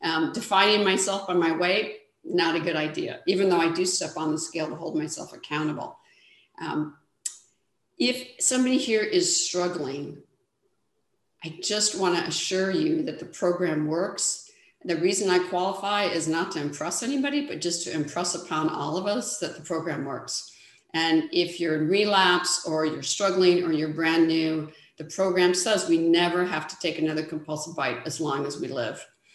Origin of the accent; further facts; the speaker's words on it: Sacramento, California, United States; and I am from Sacramento, California.